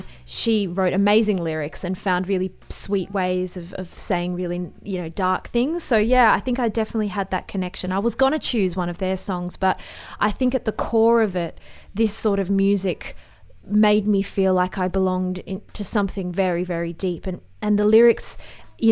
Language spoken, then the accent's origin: English; Morriston, Wales, United Kingdom; So I grew up in Morriston, which is called Trefores in Welsh